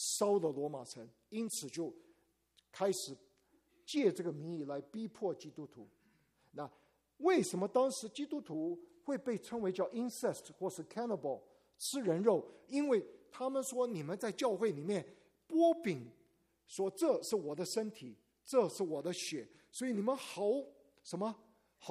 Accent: Taiwan; 咱们都是中国人，虽然你国内大陆来的，我台湾来的，咱们都是中国人

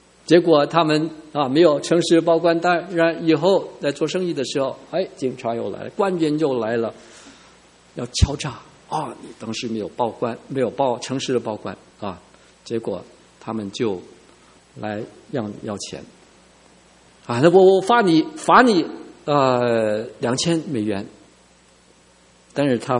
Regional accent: Hong Kong; Chinese is a second language; 我是从香港来的，我国语讲的不好，但是我懂得脏话。

